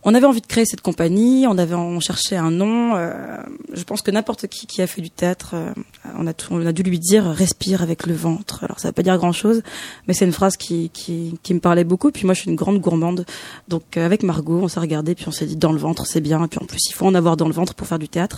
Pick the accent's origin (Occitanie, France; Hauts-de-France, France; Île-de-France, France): Hauts-de-France, France; Moi, je suis une petite picarde et j'aime bien aller jouer dans les villages picards